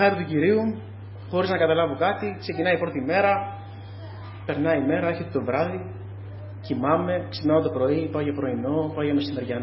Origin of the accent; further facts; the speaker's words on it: Tychero, East Macedonia and Thrace, Greece; είμαι από Τυχείο.